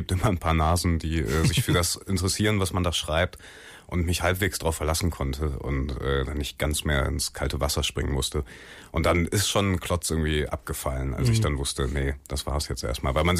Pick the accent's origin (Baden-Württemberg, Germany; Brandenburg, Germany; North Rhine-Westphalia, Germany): North Rhine-Westphalia, Germany; Wuppertal; Also ich habe schon eine Affinität zu der Stadt und liebe meine Heimat nach wie vor sehr gerne.